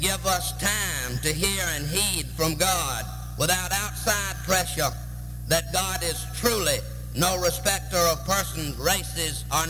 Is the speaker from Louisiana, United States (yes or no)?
yes; Baton Rouge, Louisiana, United States; from Baton Rouge, Louisiana, and I'm scared to death.